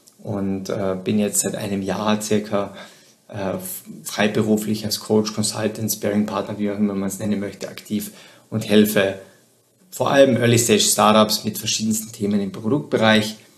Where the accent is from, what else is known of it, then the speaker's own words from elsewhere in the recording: southern Austria, Austria; Ich komme ursprünglich aus Südösterreich